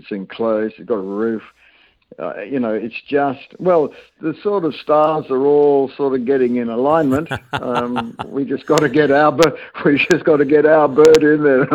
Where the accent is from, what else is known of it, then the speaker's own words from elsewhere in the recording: Kenya; now in Australia; I was brought up in Kenya, but when we first got to Australia, I went to a boarding school there